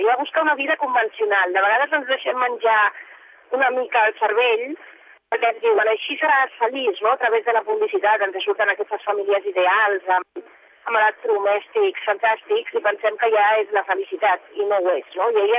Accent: Balearic Islands, Spain; jo vinc de Menorca, el meu avi era de Menorca, i per mi és una mica la idea del paradís, aquesta illa

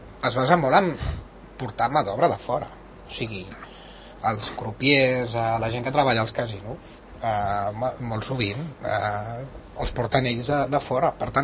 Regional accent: Sant Boi de Llobregat, Catalonia, Spain; Vosaltres sabeu que jo vaig néixer a la zona, soc de Sant Boi i vaig viure allà 20 anys

